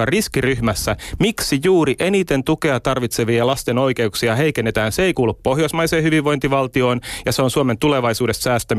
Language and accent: Finnish; Turku, Southwest Finland, Finland; Pitää muistaa, että mä oon turkulainen ja mä en tunne näitä yksityiskohtia.